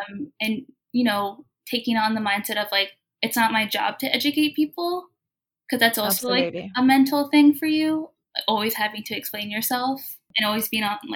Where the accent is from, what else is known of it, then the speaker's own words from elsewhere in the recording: Pennsylvania, United States; also born or lived in Jersey City; Yeah, so I grew up in Pennsylvania in like a small town. And so it was like predominantly white. I was born in Jersey City. That's where my parents lived when they came over here. I spent most of my life in Pennsylvania.